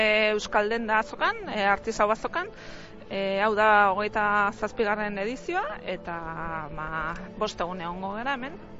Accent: Basque Country, Spain; Bai, ni Gipuzkoatik nator

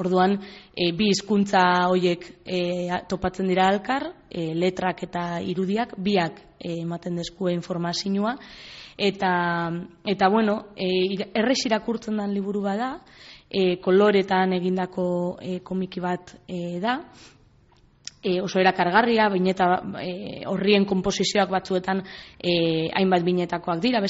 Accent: Eibar, Basque Country, Spain; Ni Eibartarra naiz

